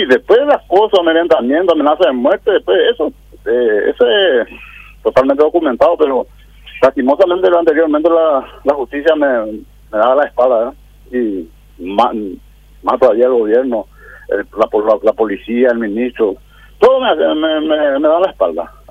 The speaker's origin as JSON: {"language": "Spanish", "country": "Paraguay", "said": "como paraguayo"}